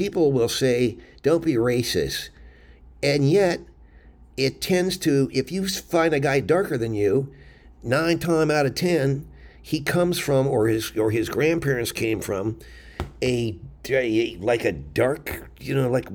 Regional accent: United States; born there; I was born here. I was born here in the United States of America.

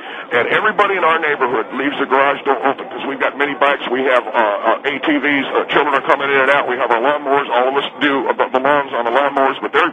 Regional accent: United States; I'm an American, and I have a right to use the court system.

